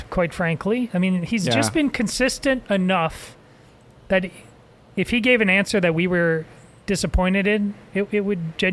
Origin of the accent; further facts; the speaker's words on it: Madison, Wisconsin, United States; I grew up in Madison, Wisconsin. I went to the University of Wisconsin.